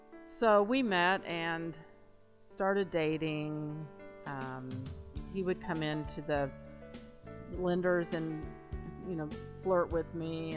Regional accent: Beech Grove, Indiana, United States; I am Joseph's maternal grandmother. I grew up in Beech Grove, Indiana, in the 70s. Well, in the 60s. I was born in 1961. Okay, growing up in Beech Grove, as probably pretty well known, it was very white, not diverse at all.

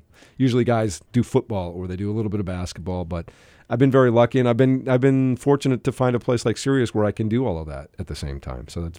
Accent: Colorado, United States; I loved growing up in Colorado. I loved the Broncos and the Denver Nuggets.

